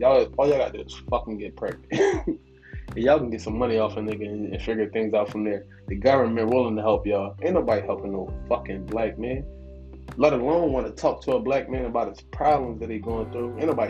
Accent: Philadelphia, Pennsylvania, United States; I grew up with sports camps and, you know, friends and fun times

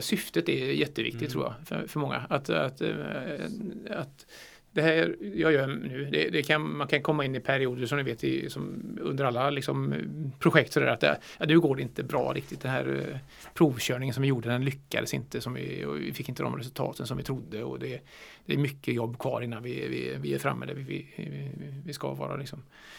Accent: Trollhättan, Västra Götaland County, Sweden; började när jag var 8 år, och det var ju det är några år sedan, men och spela orgel hemma i Trollhättan tillsammans med min bror

